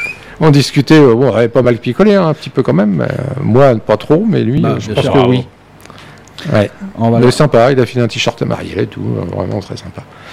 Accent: France; Comme je suis français et qu'il adore la France

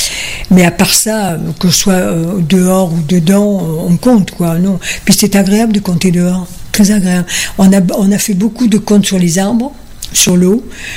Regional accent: Corsica, France; Chez nous en Corse, quand on veut aller chez quelqu'un d'important, on lui fait honneur en s'habillant.

